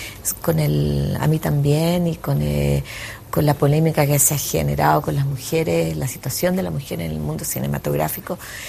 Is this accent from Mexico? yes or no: no; Chile; A mí me sorprende que en mi país haya tanta producción cinematográfica y de tanta calidad.